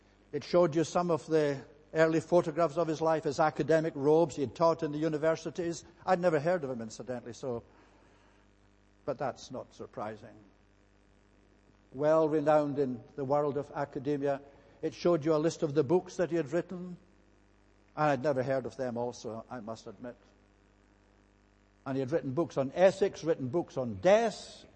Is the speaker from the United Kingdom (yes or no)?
yes; Scotland, United Kingdom; now in Australia; I'm a Scot by birth and upbringing and habit and culture and character and by accent. But I'm an Australian by adoption.